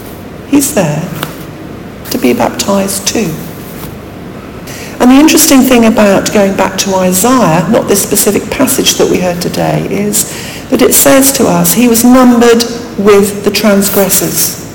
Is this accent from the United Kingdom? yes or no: yes; England, United Kingdom; being English, British, we can be a bit too reserved in our thoughts about storytelling.